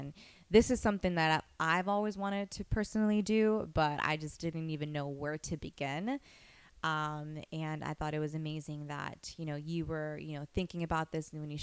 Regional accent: Cali, Valle del Cauca, Colombia; I grew up in Cali, Colombia. Both my parents are Colombian. The majority of my family still lives in Colombia.

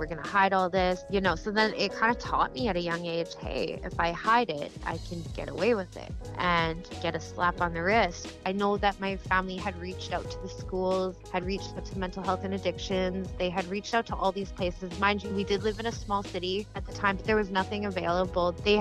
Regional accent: Yorkton, Saskatchewan, Canada; I grew up in Yorkton, and in the city that I was living in, I started to hang out with the older kids

